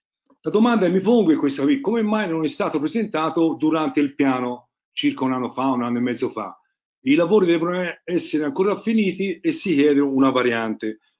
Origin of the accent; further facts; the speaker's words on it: Borgo San Lorenzo, Tuscany, Italy; Però io sono di Casa Borgo San Lorenzo, signor sindaco.